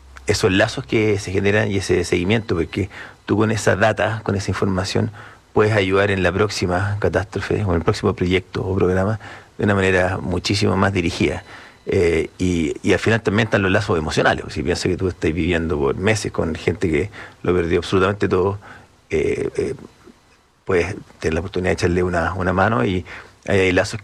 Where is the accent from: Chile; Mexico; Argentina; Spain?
Chile; para nosotros como chilenos hay cosas muy obvias